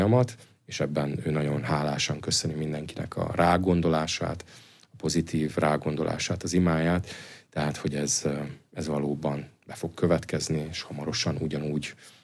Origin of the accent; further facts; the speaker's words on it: Hungary; magyarként, katolikusként